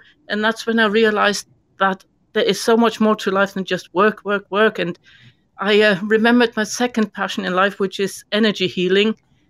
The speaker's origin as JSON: {"language": "English", "country": "Germany", "moved": "as an adult", "lives_now": "United Kingdom", "said": "ended up in the UK because I'm originally from Germany, and met my husband here and decided on the spur of the moment to stay in the UK to my family's distress. And here we are 30 years later"}